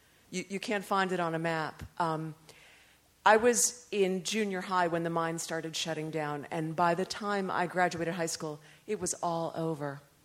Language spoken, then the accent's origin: English; Barnesboro, Pennsylvania, United States; Okay, well, I grew up in Cambria County, about 70 miles northeast of Pittsburgh. There's nothing up there. It was coal mining country for 150 years.